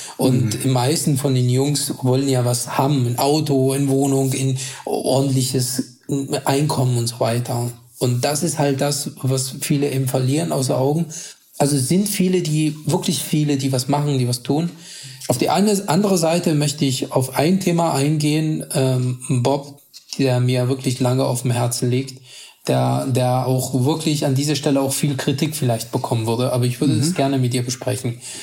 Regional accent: Afghanistan; Also ich bin in Afghanistan nebenbei zur Schule gegangen, also gearbeitet den ganzen Tag und nebenbei zur Schule gegangen

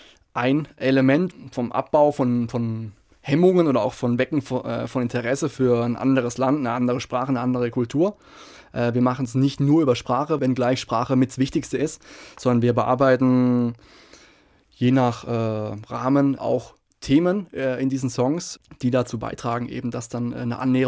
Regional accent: Heidelberg, Baden-Württemberg, Germany; Ich bin, wie ich vorhin erwähnt hatte, in Heidelberg aufgewachsen

